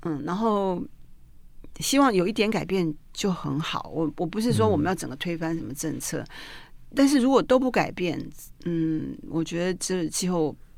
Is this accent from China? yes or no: no; Taiwan; now in Germany; 我一直是台湾人，因为我在这边长大，然后我受教育，我很荣幸用中文书写等等都是我的教育来的。